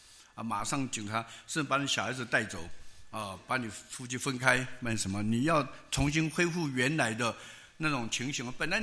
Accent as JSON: {"language": "Chinese", "country": "China", "said": "那我们东方呢，我们中国人呢，传统上都是长辈在管理整个家庭"}